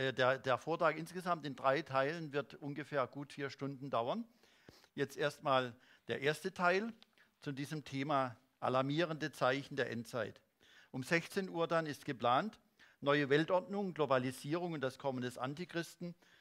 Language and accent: German; Germany; Etwa, ich komme ja aus Deutschland, die Wiedervereinigung Deutschlands